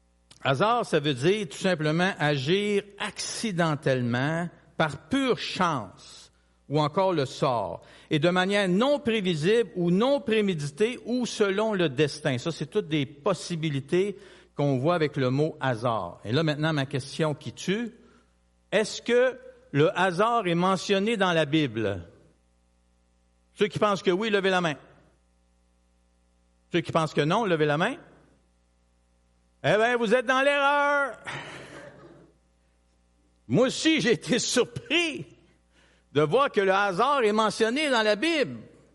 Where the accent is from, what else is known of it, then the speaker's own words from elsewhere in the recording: Quebec, Canada; on se présente, on est du Québec, on est des jeunes, on parle de Dieu, on parle de l'Évangile.